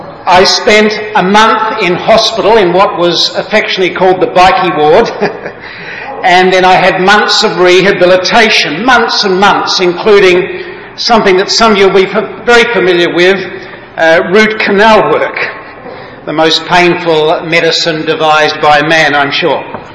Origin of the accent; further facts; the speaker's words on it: Adelaide, South Australia, Australia; my hometown of Adelaide in Australia